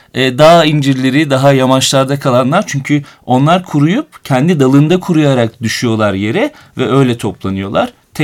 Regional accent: Aydın, Turkey; Bu benim de memleketim olması sebebiyle hep söylenen bir cümle vardır. Hani Aydın Ovası için böyle söylerler.

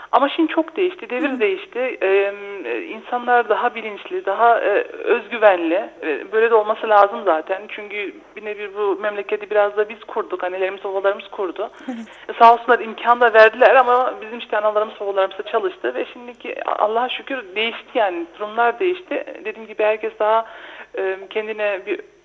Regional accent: Neuss, North Rhine-Westphalia, Germany; 6 Aralık 1976 burada Neuss doğumluyum Almanya'da. Burada doğdum büyüdüm. Burada okullara gittim. Annem babam 70'li yıllarda gelmişlerdi o zamanları.

